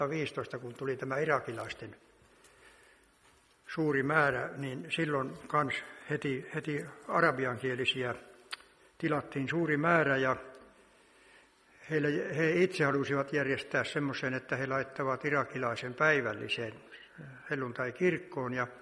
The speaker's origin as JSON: {"language": "Finnish", "town": "Alavieska", "region": "North Ostrobothnia", "country": "Finland", "tie": "born or raised there", "said": "Olen lähtöisin Alavieskasta Kalajoen varresta ja on semmoinen mielinpainuva vaihe, kun on siinä onnellisessa asemassa, että on saanut syntyä uskovaan perheeseen"}